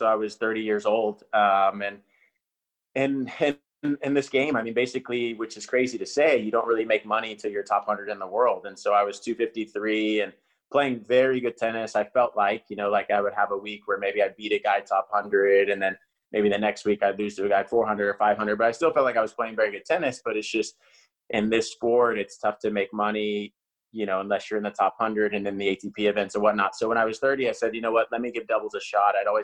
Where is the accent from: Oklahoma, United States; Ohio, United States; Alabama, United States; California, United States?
Oklahoma, United States; born or raised there